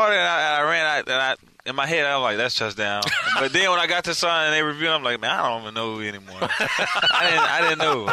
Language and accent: English; Fort Lauderdale, Florida, United States